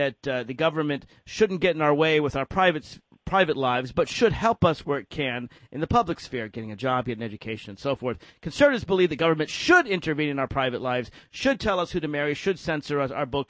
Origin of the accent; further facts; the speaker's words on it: Virginia, United States; But as long ago as 2003, it was a felony in my home state of Virginia for people